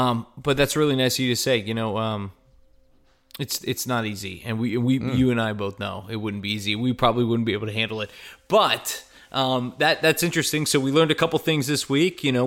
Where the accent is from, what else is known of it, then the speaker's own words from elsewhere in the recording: New York, United States; also born or lived in Connecticut; I'm from New York, right. Connecticut, East Coast.